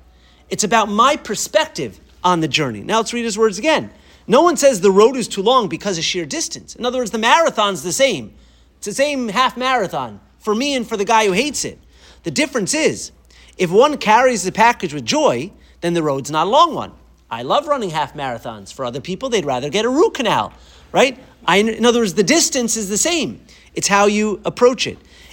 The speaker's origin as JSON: {"language": "English", "town": "Boston", "region": "Massachusetts", "country": "United States", "tie": "born or raised there", "said": "even though I grew up in Boston, I'm supposed to be cultured."}